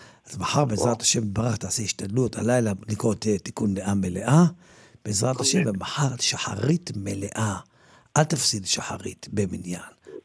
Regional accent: Safed, Northern District, Israel; אני יליד צפת, אני מכיר מה זה שלג, אין לי בעיה. ילי צפת, חוויתי שלגים עד הברך.

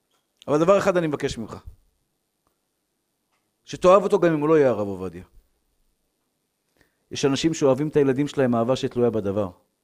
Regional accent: Tel Aviv, Tel Aviv District, Israel; born there; אני הקטן, שגדלתי פה בשכונה, נולדתי בשכונת התקווה, עברתי לפה בדיוק בגיל 13, או פחות או יותר בגיל 13, וגדלתי פה

